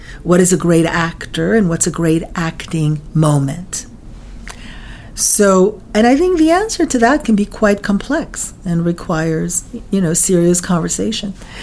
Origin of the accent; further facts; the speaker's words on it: New York, United States; born there; also born or lived in Paris; I was born in New York. My dad was the president of the William Morris Agency in Paris.